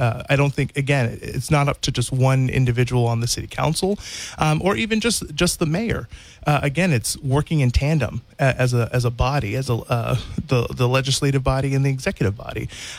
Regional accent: New Bedford, Massachusetts, United States; I was born and raised here in New Bedford.

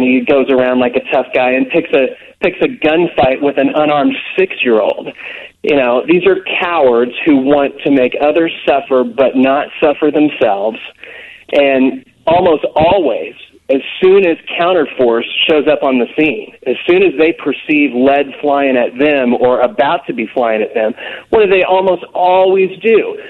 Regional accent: Kansas, United States; I'm from Kansas.

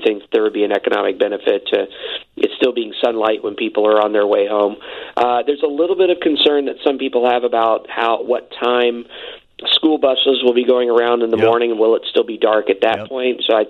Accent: Terre Haute, Indiana, United States; I grew up around the Terre Haute area where my grandparents lived on the Illinois side of the border, and so half the year we were hour off and half the year it was the same.

